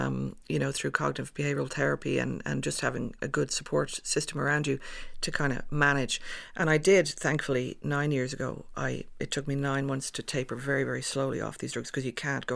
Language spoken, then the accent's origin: English; Ireland; "Doctor, I'm not bipolar at all. I'm Irish."